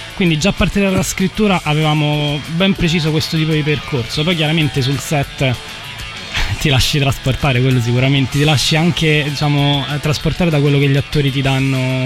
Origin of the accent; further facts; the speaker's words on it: Rome, Lazio, Italy; ma io non sono napoletana, sono di Roma